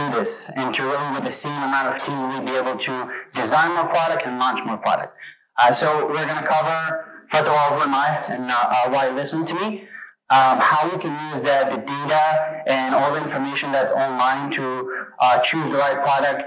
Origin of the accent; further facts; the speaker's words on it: Israel; English is a second language; I'm 31 years old, born and raised in Israel.